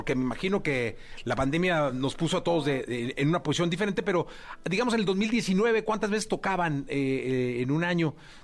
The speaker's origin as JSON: {"language": "Spanish", "town": "La Mora", "region": "Jalisco", "country": "Mexico", "said": "nosotros somos de La Mora, Jalisco. Y hay iglesia, entonces somos de pueblo."}